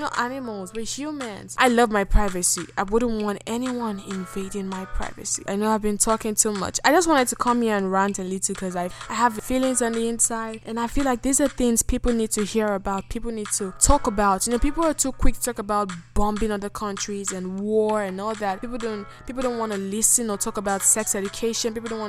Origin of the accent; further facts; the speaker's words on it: Nigeria; I grew up in Nigeria, and so I know very much about jungle justice.